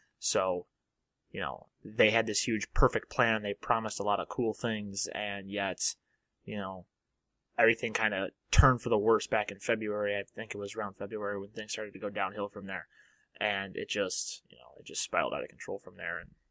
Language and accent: English; Michigan, United States; Okay. Well, I'm from Michigan.